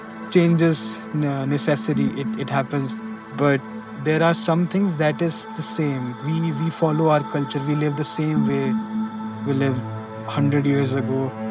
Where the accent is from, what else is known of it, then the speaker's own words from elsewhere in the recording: Kinnaur, Himachal Pradesh, India; I'm from India. I belong from this beautiful place called Kinnaur in Himachal Pradesh. It's a northern state in India. It's the place that I love the most, my homeland.